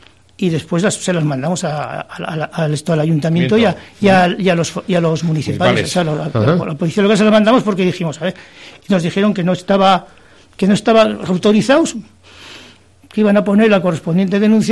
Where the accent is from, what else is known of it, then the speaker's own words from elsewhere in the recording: Pamplona, Navarre, Spain; moved away; yo vine aquí de Pamplona en el 2005